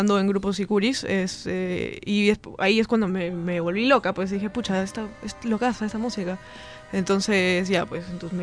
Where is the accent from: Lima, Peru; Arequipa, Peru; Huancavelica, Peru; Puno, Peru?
Arequipa, Peru; porque soy arequipeña, ¿no?